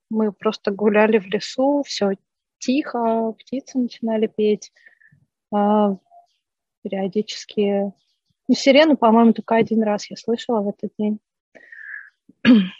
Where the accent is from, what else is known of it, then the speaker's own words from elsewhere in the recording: Ukraine; moved away as an adult; А сейчас, когда я уехала из Украины, в таких обстоятельствах не особо ценно стало говорить, что я украинка.